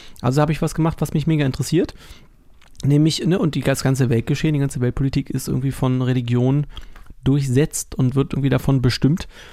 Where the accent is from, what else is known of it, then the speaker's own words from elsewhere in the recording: Berlin, Germany; Bin in Köpenick, Mahlsdorf, Hellersdorf, die Ecke.